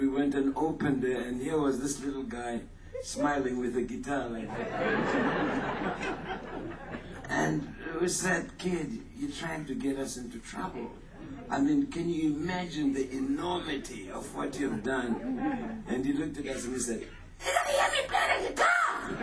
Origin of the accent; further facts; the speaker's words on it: Jackson, Mississippi, United States; I'm from Jackson, Mississippi. Why are you laughing? That's a hell of a town.